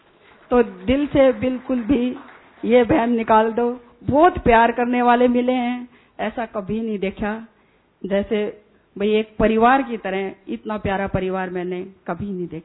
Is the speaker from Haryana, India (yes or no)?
yes; Haryana, India; और मैं हरियाणा से हूँ, बाजरे की रोटी हमारे बहुत ही मशहूर है।